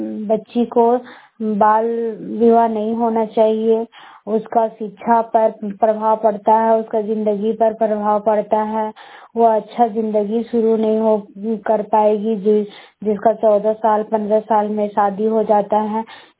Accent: Jharkhand, India; बड़कागांव प्रखंड की रहने वाली हूँ

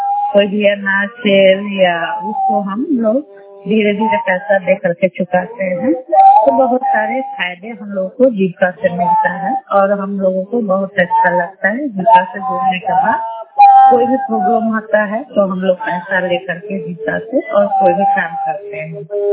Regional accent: Bhatara, Bihar, India; मैं भटारो पंचायत की निवासी हूँ।

